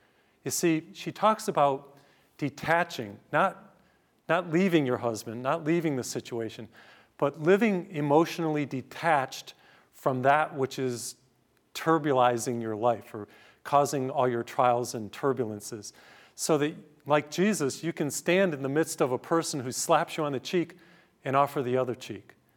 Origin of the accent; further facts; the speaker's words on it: Massachusetts, United States; now in Houston, United States; I remember one time I was going to give a mission in Boston, my home state. I live in Houston.